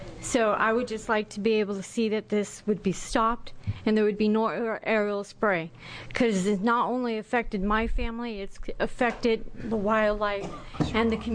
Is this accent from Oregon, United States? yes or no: yes; Greenleaf, Oregon, United States; I'm from Greenleaf, Oregon, in Lane County.